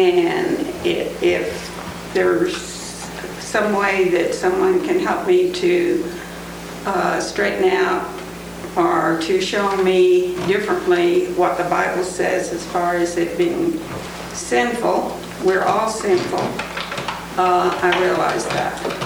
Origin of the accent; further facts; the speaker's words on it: San Antonio, Texas, United States; I come from San Antonio, Texas.